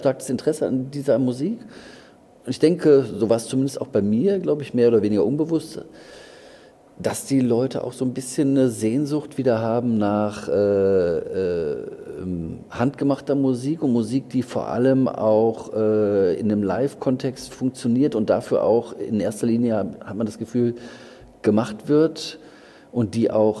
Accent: Mülheim an der Ruhr, North Rhine-Westphalia, Germany; aus meiner Heimatstadt Mühlheim an der Ruhr kommen

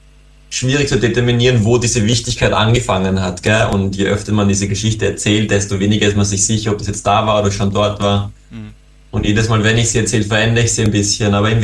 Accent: Vienna, Austria; now in Graz, Austria; Im Moment bin ich in Wien und ich bin auch aus Wien. Leben und wohnen tue ich zurzeit in Graz, dort studiere ich.

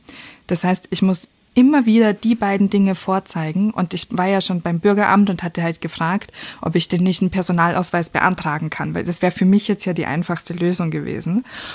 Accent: Austria; Ja, ich bin Österreicherin.

